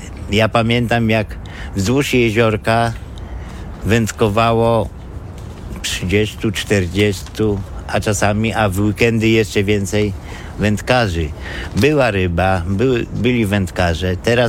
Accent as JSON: {"language": "Polish", "town": "Warsaw", "region": "Masovian Voivodeship", "country": "Poland", "tie": "born or raised there", "said": "Ja tam całe życie żyję w tej dzielnicy. Urodziłem się na Gosławku. Całe życie po prawej stronie Grochowskiej nawet, nie tylko po prawej stronie Wisły"}